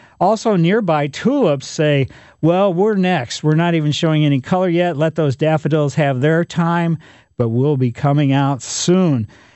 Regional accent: Ellisville, Missouri, United States; when I was a kid growing up in Ellisville, new subdivision had the junipers the Fitzers put

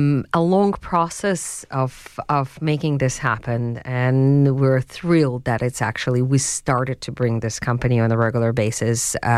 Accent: Saint Petersburg, Russia; I'm personally from St. Petersburg, so it makes me extremely proud and warms my heart.

